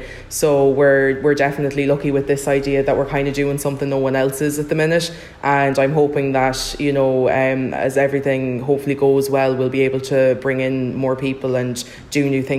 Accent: Sligo, Connacht, Ireland; I am indeed, yeah. I was born and bred in Sligo. I personally live out in the countryside myself now, but I've lived in Sligo all my life

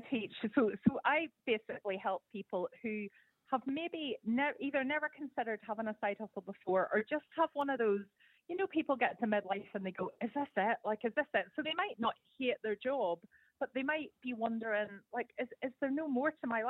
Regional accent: Belfast, Northern Ireland, United Kingdom; now in Edinburgh, United Kingdom; I live in Edinburgh now, but I'm originally from Belfast, so I've got a bit of a kind of eclectic Celtic accent here

